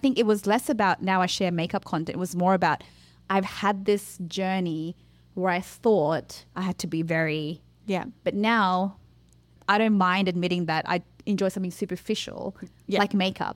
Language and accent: English; Australia; We're Australian, we should know.